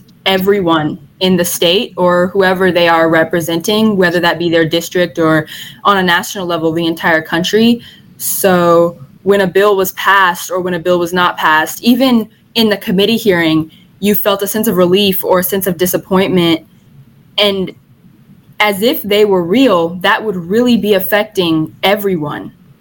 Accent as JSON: {"language": "English", "town": "Kansas City", "region": "Missouri", "country": "United States", "said": "I'm also from Kansas City, so I go to Lincoln College Preparatory Academy"}